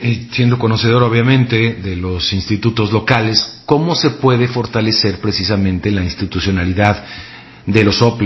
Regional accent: Mexico; Yo creo que eso es lo que nos conforma como sociedad y como mexicanos.

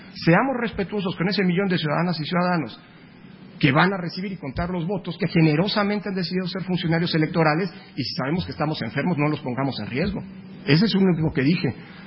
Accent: Mexico; y como mexicanas y mexicanos refrendemos nuestro compromiso y nuestra vocación

